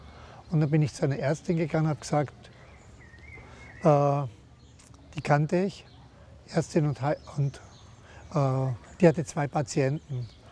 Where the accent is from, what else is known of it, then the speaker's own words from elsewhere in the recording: Steyr, Upper Austria, Austria; Also mein Zwillingsbruder hat mich dann nach Österreich gebracht, in meine Heimatstadt Steyr.